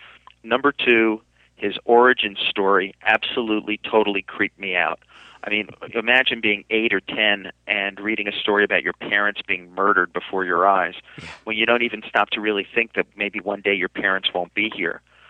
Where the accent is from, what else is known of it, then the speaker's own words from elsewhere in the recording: New Jersey, United States; That's quite all right. I'm from New Jersey. I have people who take care of this.